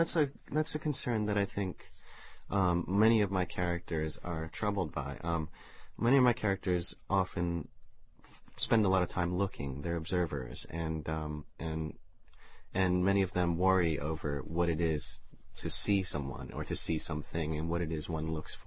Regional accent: Bangkok, Thailand; as a child, I had always wondered, growing up in Bangkok, what it was that all these foreigners were coming to see.

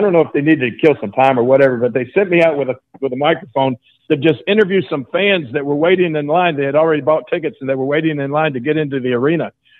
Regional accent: Memphis, Tennessee, United States; But I've been wrestling down in Memphis in my hometown and my home territory since in the 70s.

